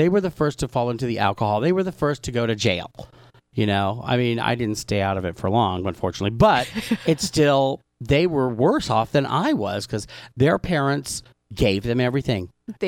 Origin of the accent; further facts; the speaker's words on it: Palm Springs, California, United States; Because I've seen that growing up in Palm Springs a lot.